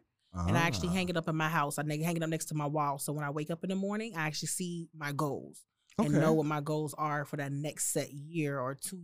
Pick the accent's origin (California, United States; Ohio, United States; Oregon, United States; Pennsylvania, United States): Ohio, United States; Cincinnati; now in Florida, United States; I was actually born here in the States.